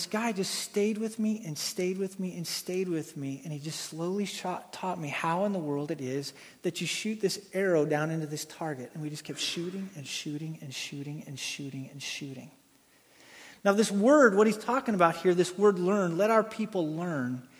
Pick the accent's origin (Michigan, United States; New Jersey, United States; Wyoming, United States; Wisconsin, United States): Wyoming, United States; I'm from Wyoming. I know I should just naturally come out of the womb doing this, but I don't.